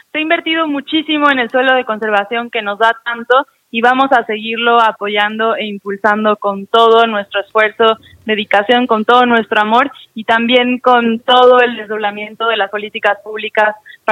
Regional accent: Mexico; como mexicanos

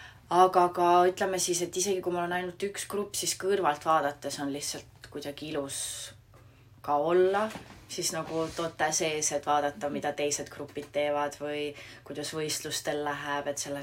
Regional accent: Tartu County, Estonia; ma kasvasin ju üles Tartu lähedal tegelikult

